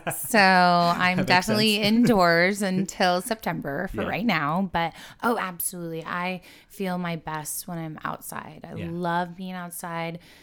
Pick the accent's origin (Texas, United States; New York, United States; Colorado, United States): Texas, United States; Houston; It's very different from where I grew up as well in Houston.